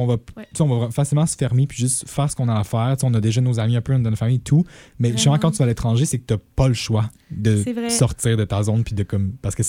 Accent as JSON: {"language": "French", "region": "Quebec", "country": "Canada", "said": "comme moi, à l'étranger, ça m'a fait me rendre compte que comme j'aime le Québec, j'aime le Canada aussi."}